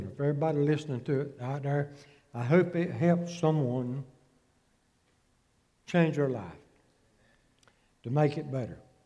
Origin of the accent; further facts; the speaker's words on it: Grady County, Georgia, United States; also born or lived in Mitchell County / Albany; I was born here in Grady County. I was raised here. I moved away for a little while. Lived up in Mitchell County some. Lived up in Albany a while.